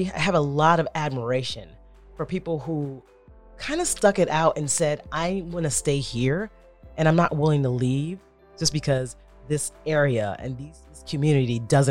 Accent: Queens, New York, United States; also born or lived in Brooklyn; even though I grew up in Queens, you know, I was born in Brooklyn

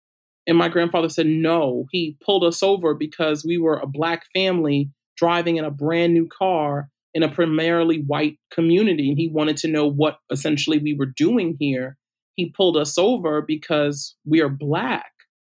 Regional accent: Brooklyn, New York, United States; Now, I grew up in Brooklyn, New York, in a part of Brooklyn called Cypress Hills, which is also East New York.

